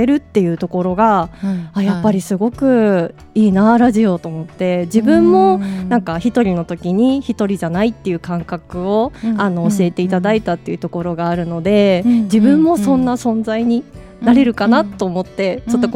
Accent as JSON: {"language": "Japanese", "town": "Toyota", "region": "Aichi", "country": "Japan", "tie": "born or raised there", "said": "2月に私の地元で、うん、この絵本の、うん、絵本セラピーをちょっと豊田市の中央図書館さんと"}